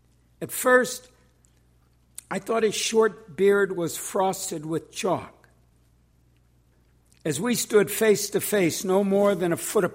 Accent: Detroit, Michigan, United States; I come from Detroit, which means, you know, you can't screw it up no matter where you go.

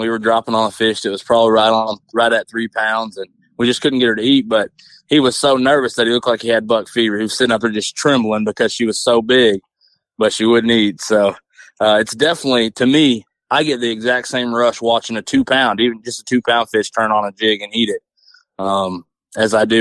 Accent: Indianola, Oklahoma, United States; I grew up in a small town near McAlester, Oklahoma. Basically, I grew up in Indianola, graduated high school from Canadian, Oklahoma, and I have literally been living on Eufaula Lake here in Oklahoma my entire life.

